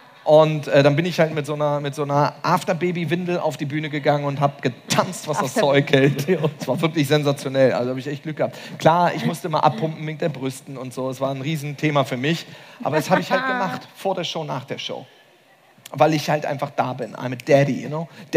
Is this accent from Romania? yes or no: yes; Romania; Als Rumänin, die du ja auch bist, möchte ich es formulieren